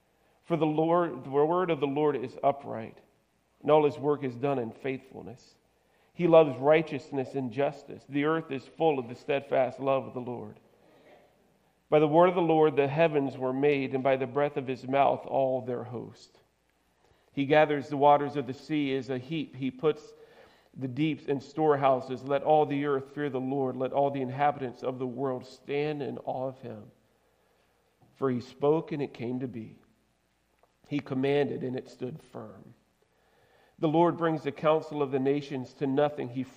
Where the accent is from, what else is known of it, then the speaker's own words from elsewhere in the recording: Georgia, United States; I grew up in South Georgia, right? And wrestling in South Georgia was just a little bit different.